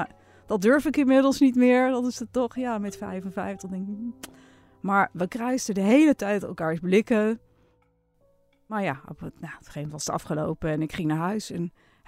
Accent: Amsterdam, North Holland, Netherlands; Ik ben verhuisd naar de Bollestreek. Ik kom oorspronkelijk uit Amsterdam, althans daar heb ik het grootste deel van mijn leven gewoond.

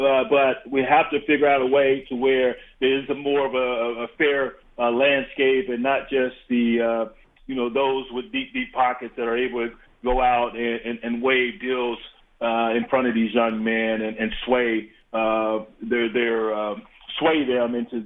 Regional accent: Texas, United States; he was getting on me when he found out I was from Texas.

